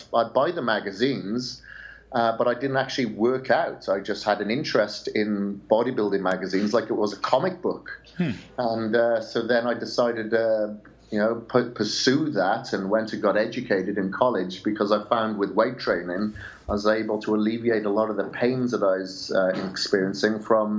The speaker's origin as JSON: {"language": "English", "region": "Wales", "country": "United Kingdom", "tie": "born or raised there", "said": "And I still think of myself as that farm boy growing up in Wales, to be honest with you."}